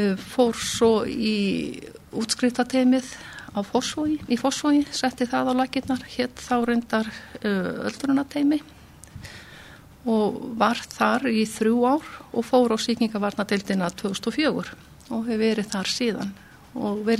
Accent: Reykjavík, Capital Region, Iceland; ég sem sé fættu uppalinn í Reykjavík. Og við búið í Reykjavík mest allan minn feril, allt mitt líf, nema eitt ár sem ég var á Selfossi

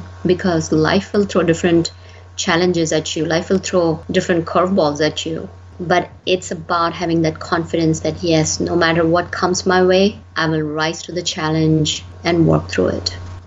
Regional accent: India; moved away as an adult; now in United States; My cultural background is I come from India, and U.S. has been my home for more than my lifespan in India. So U.S. has become home.

